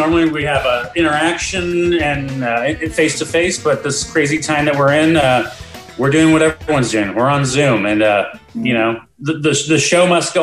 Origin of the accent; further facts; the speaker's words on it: El Paso, Texas, United States; now in Austin, United States; Megan, by the way, also from El Paso. I'm from El Paso. What up?